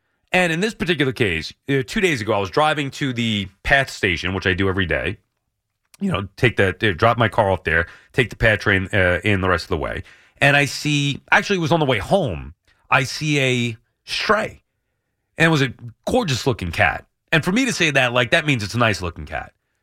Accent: Long Island, New York, United States; I'm like, well, yeah, I'm from Long Island.

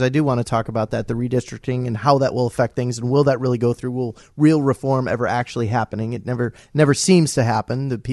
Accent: Indiana, United States; I grew up in Northwest Indiana, so listen.

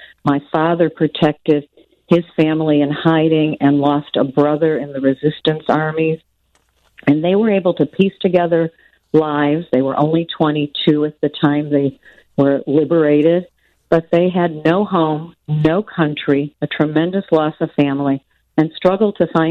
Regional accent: Skokie, Illinois, United States; Well, I grew up in Skokie. I was born here in the United States.

